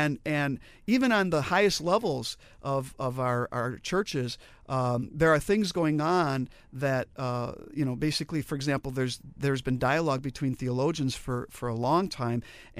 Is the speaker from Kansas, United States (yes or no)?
no; Chicago, Illinois, United States; I come from Chicago, and there's a lot of Irish folks in Chicago.